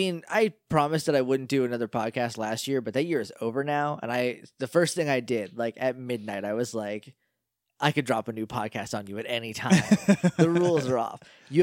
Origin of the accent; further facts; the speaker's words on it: New Hampshire, United States; And I'm from New Hampshire.